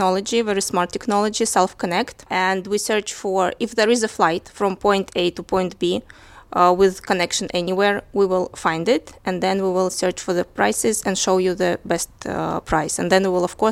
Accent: Moscow, Russia; I'm from Moscow, Russia. I was born and raised there.

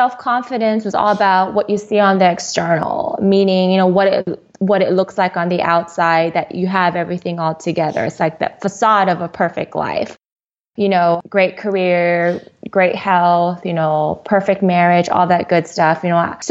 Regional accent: Hawaii, United States; I'm from Hawaii. And my background is I'm a little bit of a mutt, like everybody seems like, and from Hawaii. I'm an Asian Hispanic Pacific Islander, so I do have Filipino blood, Spanish blood, Thai, Chinese

